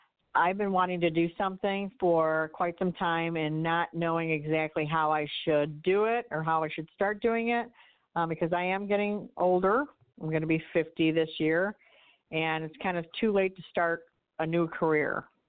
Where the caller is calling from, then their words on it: Illinois, United States; Yep, from Illinois.